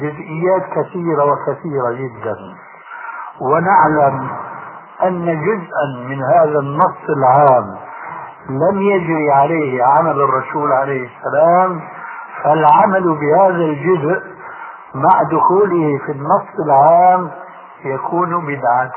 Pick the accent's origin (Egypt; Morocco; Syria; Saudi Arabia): Syria; عندنا في الشام يسمى المقدمة بالتذكير